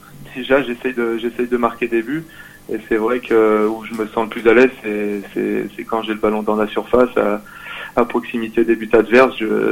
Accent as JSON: {"language": "French", "town": "Lyon", "region": "Auvergne-Rhône-Alpes", "country": "France", "said": "En France, moi je suis lyonnais"}